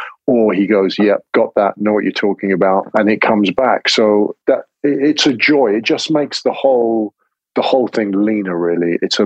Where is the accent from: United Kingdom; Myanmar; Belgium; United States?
United Kingdom; England; I'm English, I'm playing American, and I'm surrounded by primarily French actors speaking French.